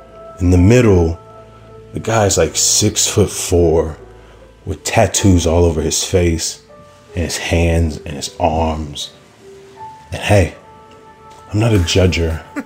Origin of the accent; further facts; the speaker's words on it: Chicago, Illinois, United States; Because I mentioned I was from Chicago, he could tell that I understood a little bit about